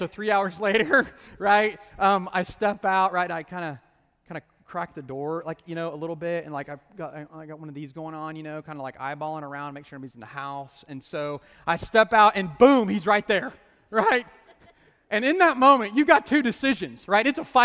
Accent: Edmond, Oklahoma, United States; I grew up in Oklahoma, like I said, in Edmond, and single parent family, and living with my mom.

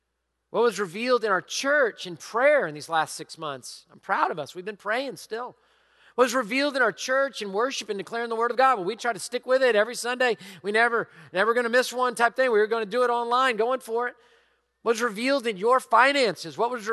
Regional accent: Houston, Texas, United States; we're from Houston, Texas, you got credibility because we went through Harvey, we went through Ike, we've been through all sorts of stuff, right?

